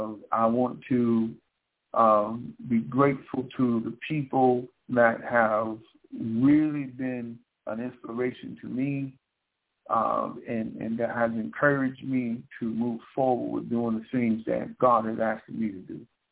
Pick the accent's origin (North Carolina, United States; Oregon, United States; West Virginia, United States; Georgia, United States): Georgia, United States; Rome; over 300 people across the world that are listening in from my hometown, Rome, Georgia